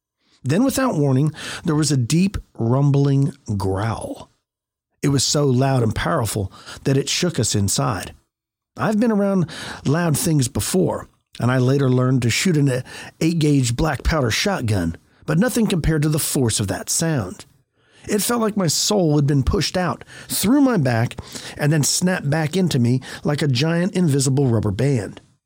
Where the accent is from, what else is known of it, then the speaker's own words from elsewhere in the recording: New York, United States; I grew up in Western New York near Rochester.